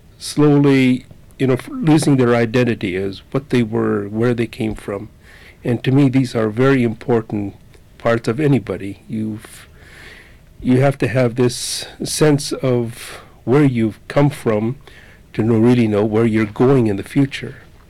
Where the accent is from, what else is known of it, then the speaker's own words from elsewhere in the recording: Juneau, Alaska, United States; moved away as an adult; Well, I'm a Tlingit Indian from Juneau, Alaska. I was born in Juneau, raised in Juneau